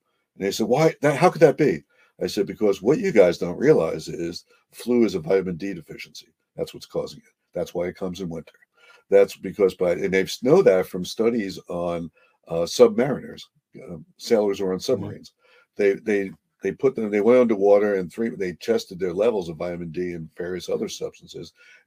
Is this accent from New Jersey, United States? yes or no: yes; New Jersey, United States; And that, of course, I'm from New Jersey.